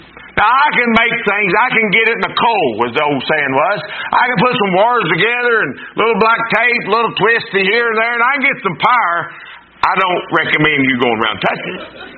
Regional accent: Wyoming, United States; I'm from Wyoming, and I got that figured out.

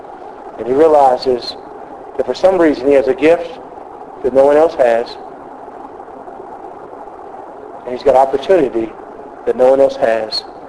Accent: Texas, United States; I know people do that farther up north, but see, I'm from Texas.

